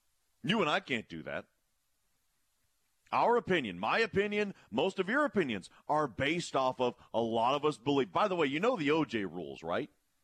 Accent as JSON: {"language": "English", "town": "Cleveland", "region": "Ohio", "country": "United States", "tie": "born or raised there", "said": "The thing is I grew up, I'm from Cleveland, Ohio. So I grew up a Cleveland fan."}